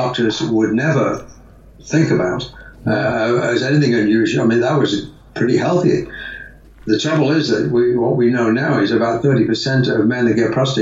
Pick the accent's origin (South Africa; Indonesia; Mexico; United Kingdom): United Kingdom; England; now in United States; I'm an expat Brit, or whatever they call it, living in California, but born and raised in England.